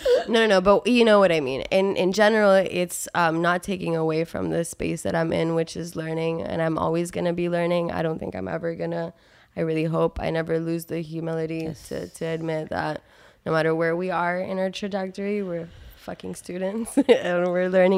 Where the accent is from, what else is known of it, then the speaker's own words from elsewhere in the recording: Miami, Florida, United States; All right, I grew up in Miami, probably like the two of you.